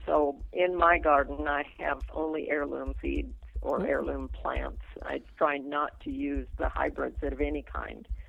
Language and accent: English; Idaho, United States; Here and there and everywhere, mostly between Treasure Valley down by Boise, Idaho, and up here around the Moyer Springs area.